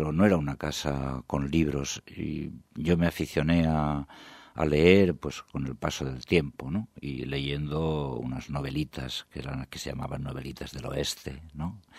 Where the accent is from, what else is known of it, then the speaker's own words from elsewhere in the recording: Gestalgar, Valencian Community, Spain; Yo nací en Gestalgar, mi pueblo pequeño de la Serranía, y en mi casa éramos panaderos, éramos horneros, ¿no?